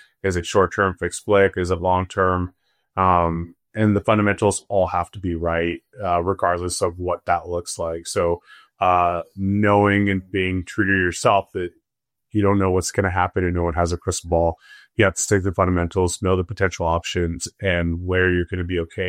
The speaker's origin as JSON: {"language": "English", "town": "Temecula", "region": "California", "country": "United States", "tie": "born or raised there", "said": "Like, you and I grew up in Temecula."}